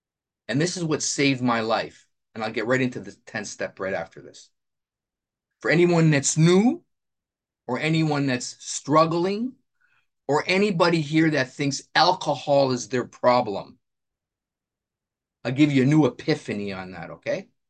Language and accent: English; Nobleton, Ontario, Canada; I'm an alcoholic from Nobleton, Ontario, Canada.